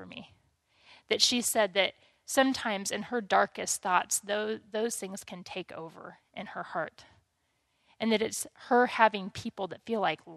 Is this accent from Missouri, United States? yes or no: yes; Missouri, United States; Missouri mannerisms. They would give me such a hard time when I'd get on the phone and call home and my accent would come back.